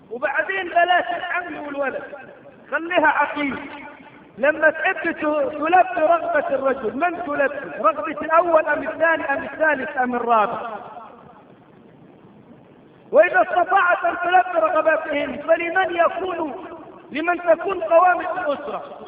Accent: Egypt; ليس عندنا في مصر دولة نايمة أصل النمية

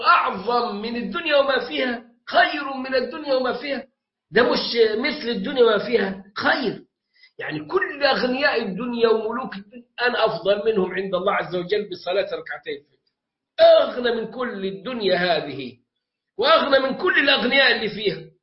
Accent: Egypt; now in Turkey; لكن كنا ندرك أن الوقت عندنا في مصر قبل حينه

